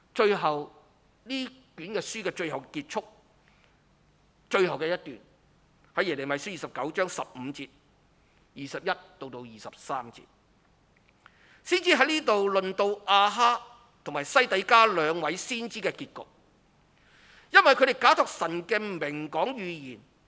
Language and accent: Chinese; Hong Kong; 我们香港人生长在这里，生于斯长于斯，自然对这个地方有一个浓厚的感情。